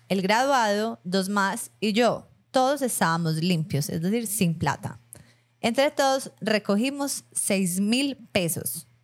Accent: Barranquilla, Atlántico, Colombia; now in Israel; Vivimos en Israel, somos de Barranquilla y ahora andamos pegados a ustedes. En Israel, señor.

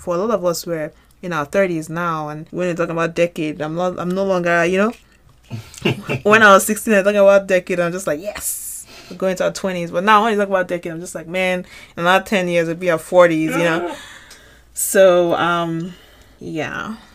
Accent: Lagos, Nigeria; So we're driving home and I was telling Ade that we grew up in Lagos, and I was like, you know how Christmas time there's no traffic in Lagos and stuff like that.

